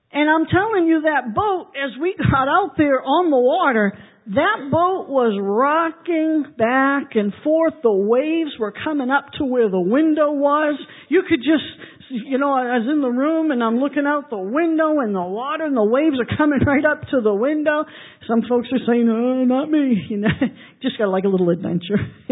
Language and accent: English; East Coast, United States; Now, if you're not used to the ocean, as I am growing up on the East Coast